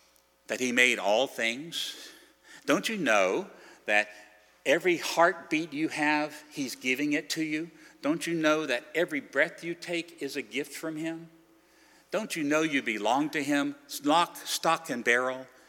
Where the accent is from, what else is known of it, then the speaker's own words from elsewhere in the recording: Virginia, United States; Now, let me just illustrate this by telling you about my home state. I come from Virginia.